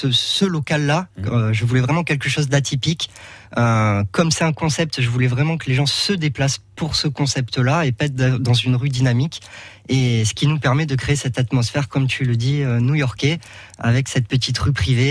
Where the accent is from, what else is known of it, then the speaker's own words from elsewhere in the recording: Nice, Provence-Alpes-Côte d'Azur, France; j'avais envie de pouvoir proposer ça en France, et surtout dans ma ville natale, à Nice.